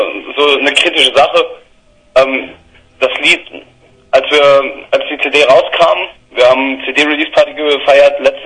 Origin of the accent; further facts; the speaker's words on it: Mittelreidenbach, Rhineland-Palatinate, Germany; wir sind alle hier aus Mittelreidenbach, haben die meiste Zeit von unserem Leben davor hier gebracht.